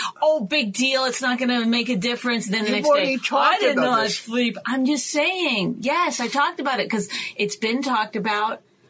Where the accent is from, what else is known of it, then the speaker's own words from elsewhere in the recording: Canada; I'm Canadian.